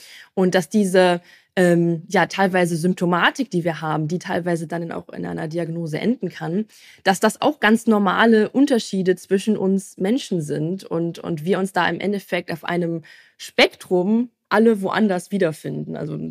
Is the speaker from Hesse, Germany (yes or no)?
no; Cologne, North Rhine-Westphalia, Germany; ich komme aus Köln